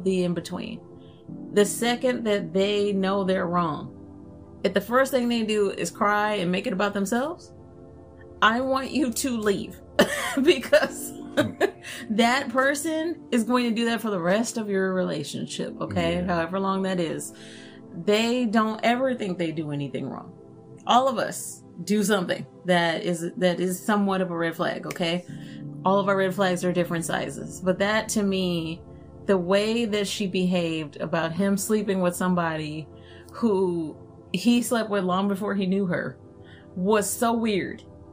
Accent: Oak Cliff, Texas, United States; Eric is from Compton, if you guys don't remember, and I am from Oak Cliff.

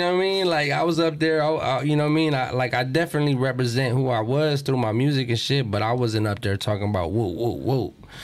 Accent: Pomona, California, United States; Like, I'm from Pomona, so Pomona, we got our own

